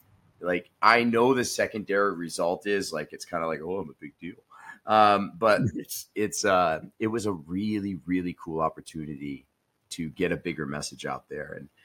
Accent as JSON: {"language": "English", "town": "Farmington", "region": "Maine", "country": "United States", "tie": "born or raised there", "also_born_or_lived": "Austin, Texas", "said": "Yep, I'm back in Maine where I was born and raised, back in my hometown of Farmington."}